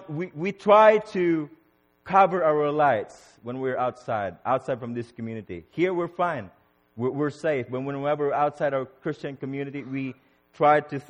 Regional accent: United States; You just show your passport or your face, I'm American, and they say, stamp, okay, you come in.

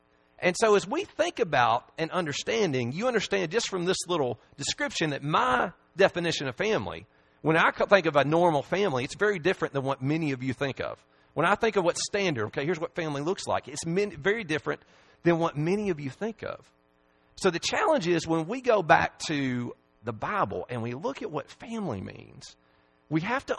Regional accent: Huntsville, Alabama, United States; but I grew up in Huntsville, Alabama, and actually I lived there as long as I can remember, I was born there

